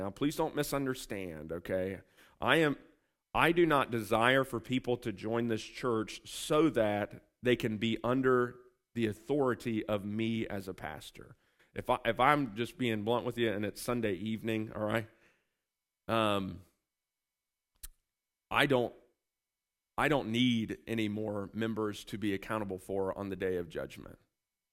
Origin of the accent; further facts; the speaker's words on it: Chillicothe, Ohio, United States; born there; it's amazing how much different it is just 30 minutes south from where I was born in Chillicothe.